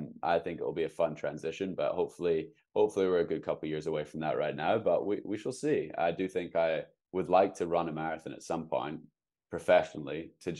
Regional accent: United Kingdom; now in Seattle, United States; because I am British, I have to do a bit of a European season as well.

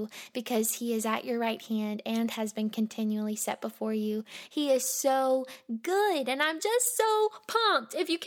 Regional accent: Monroe, Louisiana, United States; I was born in Monroe, Louisiana, and I grew up in a Christian home.

